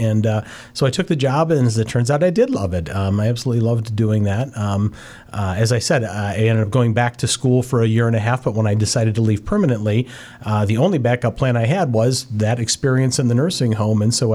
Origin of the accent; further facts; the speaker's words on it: Cleveland, Ohio, United States; I grew up right here in Cleveland, Ohio. I'm a West Side kid. I grew up at St. Pat's West Park.